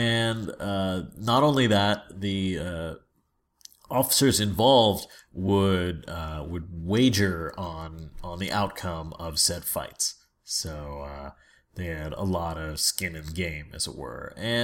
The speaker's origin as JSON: {"language": "English", "town": "San Francisco", "region": "California", "country": "United States", "tie": "born or raised there", "said": "especially because it's about my hometown, San Francisco."}